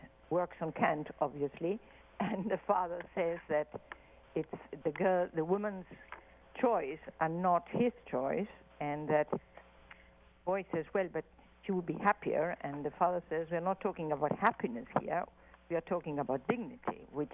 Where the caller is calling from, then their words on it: Buenos Aires, Argentina; I'm calling from Buenos Aires, Argentina.